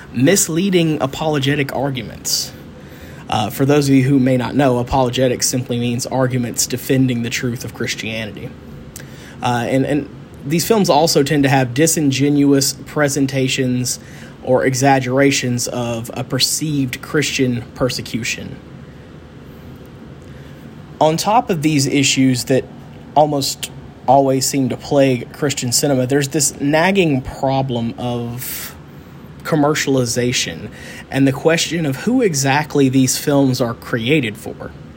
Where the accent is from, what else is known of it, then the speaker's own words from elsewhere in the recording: the South, United States; But for those of us born and bred in the South